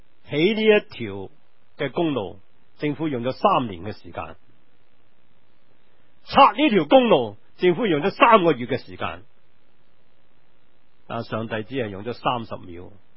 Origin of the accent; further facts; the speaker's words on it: Hong Kong; 這個就是我們香港人的寫照